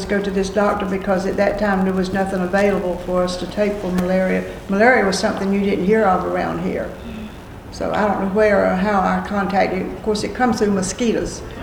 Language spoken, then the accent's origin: English; Bailey, North Carolina, United States; Farm. Outside of Bailey. I lived on 264 Highway.